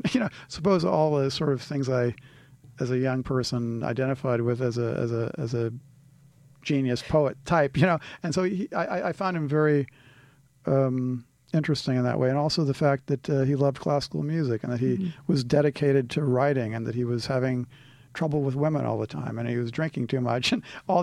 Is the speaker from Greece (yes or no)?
no; California, United States; Well, it's interesting because, again, I'm a Californian